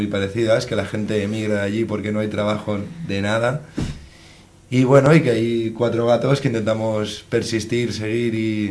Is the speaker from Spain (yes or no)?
yes; Valencian Community, Spain; somos así, los valencianos, somos así, inútiles.